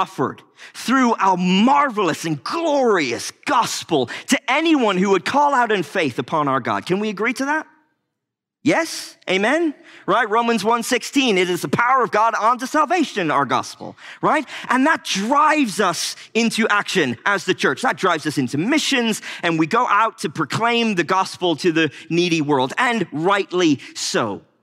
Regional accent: Ireland; I'm Irish, I relate, right?

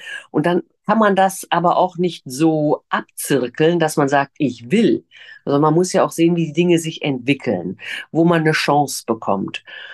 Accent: Mainz, Rhineland-Palatinate, Germany; also born or lived in Berlin / Hannover / Fulda / Stuttgart; Ich bin also in Berlin geboren, habe dann aber in Hannover, Fulda, Stuttgart und dann eben schon lange Zeit in Mainz gelebt, wo ich eben auch 1984 Abitur gemacht habe.

